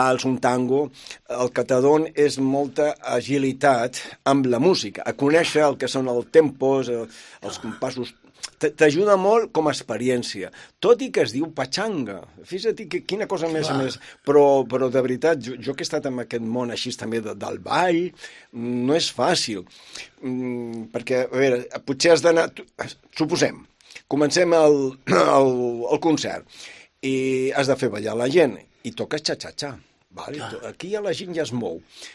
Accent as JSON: {"language": "Catalan", "town": "Girona", "region": "Catalonia", "country": "Spain", "tie": "born or raised there", "said": "Jo vaig néixer a Girona, al barri vell, i aquí és on doncs, em penso marxar també per sempre, no sé, m'encanta Girona, me l'estimo molt, i, bueno, i el barri vell sobretot, bueno, perquè és on he estat sempre, i estic."}